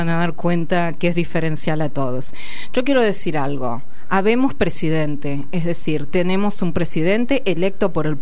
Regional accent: Argentina; En definitiva, somos argentinos y argentinas.

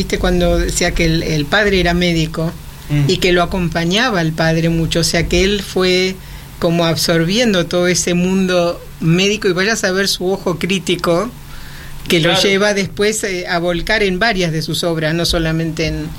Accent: Argentina; born there; yo nací en Argentina, de padres checos

